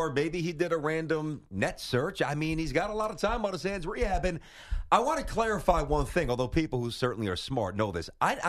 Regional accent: Brooklyn, New York, United States; I'm from Brooklyn, and it's in my blood, but New York City is all about the Knicks

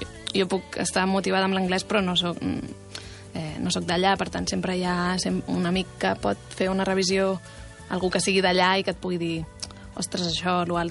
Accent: Barcelona, Catalonia, Spain; Soc doncs, de Barcelona.

